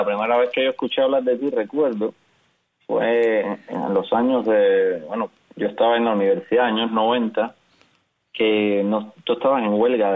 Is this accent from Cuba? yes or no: yes; Cuba; now in Spain; Yo cuando me fui de Cuba y vine a vivir a España, yo no me sentía ni remotamente un exiliado